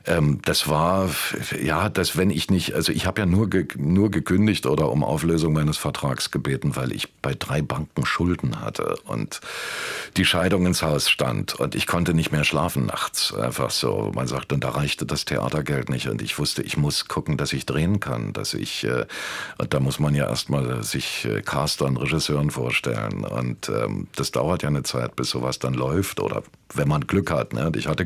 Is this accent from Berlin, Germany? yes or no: yes; Berlin, Germany; weil ich bin ja am Prenzlauer Berg aufgewachsen